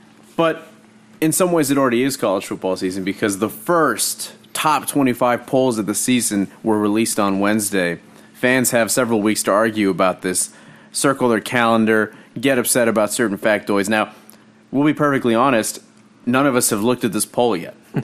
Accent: Austin, Texas, United States; I grew up in Austin. My mother's a professor at UT.

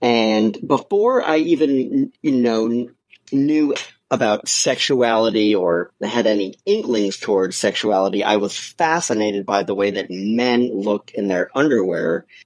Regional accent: New York City, New York, United States; Yeah, so I grew up in New York City, and believe it or not, there was an underwear store specifically for men quite near where I went to high school.

